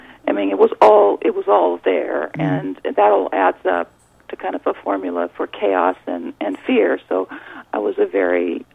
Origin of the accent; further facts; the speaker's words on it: Los Angeles, California, United States; I went from that kind of environment in South Central Los Angeles, and because I am from California, so it's nice to be speaking to California tonight, really brought up in a very poor neighborhood